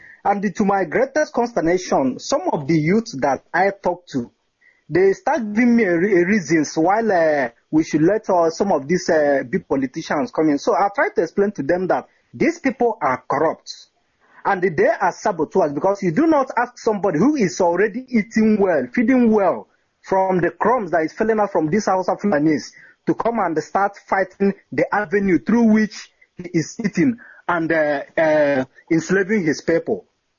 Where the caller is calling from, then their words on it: Isiala Ngwa, Abia, Nigeria; I'm calling from Isi Alangwa now.